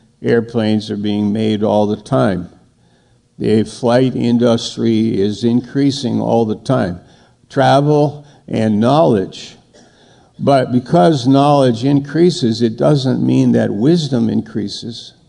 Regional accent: United States; Well, I'm an American, but I don't do it like

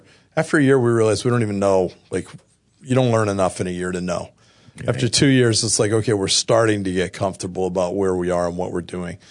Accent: East Coast, United States; my wife was from the West Coast, I was from the East Coast. My family's here all the time.

